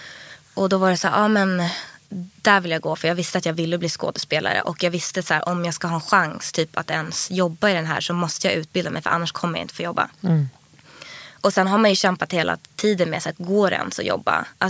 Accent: Stockholm, Stockholm County, Sweden; Min pappa bodde i Skärholmen och mamma i Vasastan. Ja. Men jag gick i plugget i Vasastan.

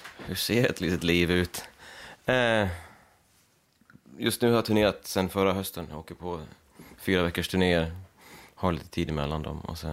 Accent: Leksand, Dalarna County, Sweden; Jag är ju från Leksand som är 30 minuter härifrån ungefär. Men jag hamnade i den här kommunen nu istället.

